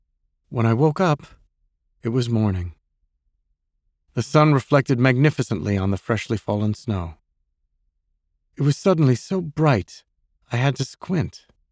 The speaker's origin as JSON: {"language": "English", "country": "United States", "said": "Remember, folks, we're all Americans."}